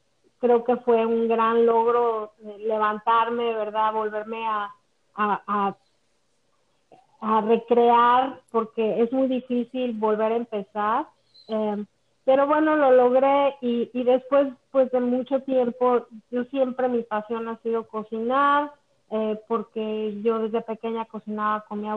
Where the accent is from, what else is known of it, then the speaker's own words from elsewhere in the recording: Mexico; moved away as an adult; now in Orlando, United States; Soy originalmente de México, toda mi vida la viví en México, trabajé para empresas muy importantes, pero un día conocí a mi esposo, que es cubano, y él vive aquí en Orlando, así que pues nos casamos y me vine a vivir